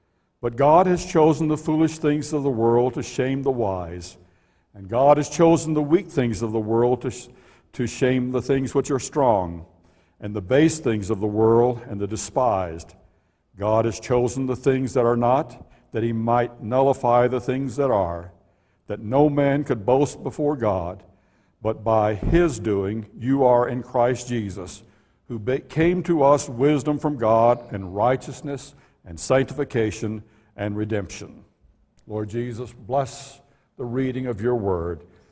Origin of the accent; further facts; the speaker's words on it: Arkansas, United States; born there; I was born in Arkansas. I was born in abject poverty.